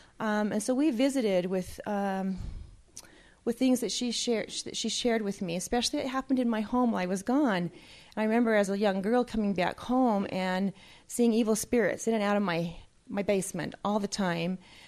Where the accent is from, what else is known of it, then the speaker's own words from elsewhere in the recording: Pleasant Grove, Utah, United States; I grew up in Pleasant Grove. We had our own little order, is what they called it.